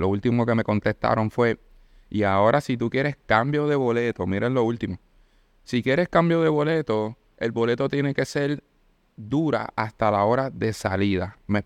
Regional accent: Vieques, Puerto Rico; Acá nosotros los de Vieques tenemos que calendarizar

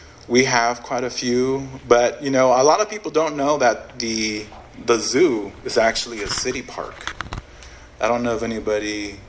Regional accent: San Juan, Texas, United States; Growing up, I'm from San Juan, Texas. I remember the zoo very fondly.

